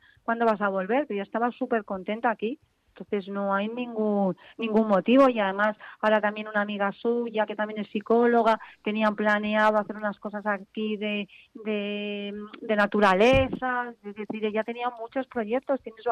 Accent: Community of Madrid, Spain; now in Gijón, Spain; estamos aquí en Gijón desplazados porque nosotros somos madrileños

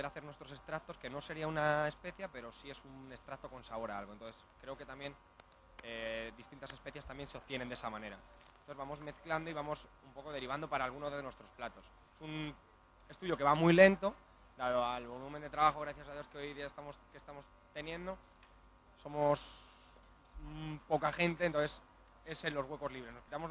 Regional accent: Castilla-La Mancha, Spain; yo vengo de La Mancha, y bueno, pues hemos querido traer un poco aquí también de la tierra.

